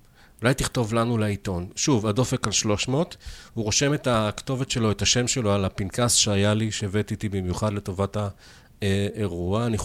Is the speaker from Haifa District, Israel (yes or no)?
yes; Kiryat Ata, Haifa District, Israel; בתור ילד, בן 12, תלמיד בית ספר יסודי בקריית אתא